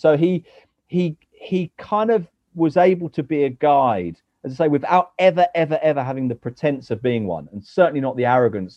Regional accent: London, United Kingdom; I'm a Londoner

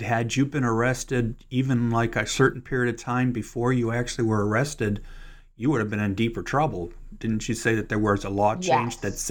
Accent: Cleveland, Ohio, United States

